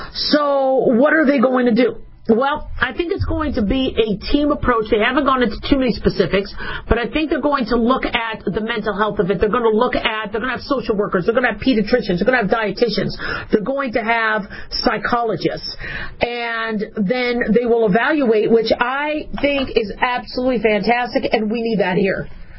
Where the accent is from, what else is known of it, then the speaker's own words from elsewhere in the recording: Arizona, United States; We had desert survival classes in Maricopa County growing up in Arizona, but we didn't really necessarily go out into the desert.